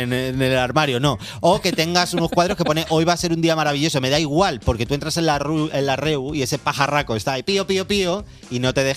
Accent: Madrid, Community of Madrid, Spain; Porque los dos somos de Carabanchelli. Claro. En mi barrio no está lloviendo.

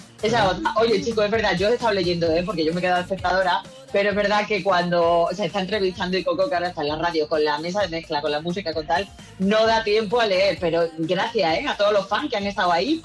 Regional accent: Spain; después somos los españoles los que tenemos la mala fama

